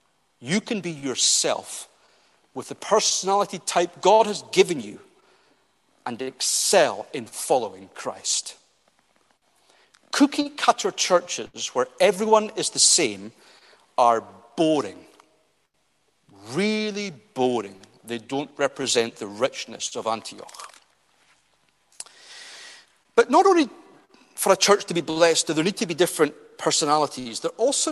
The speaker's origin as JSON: {"language": "English", "region": "Scotland", "country": "United Kingdom", "said": "Up until recently, and I come from the Highlands, so I've got no axe to grind here, Glasgow had Gaelic churches."}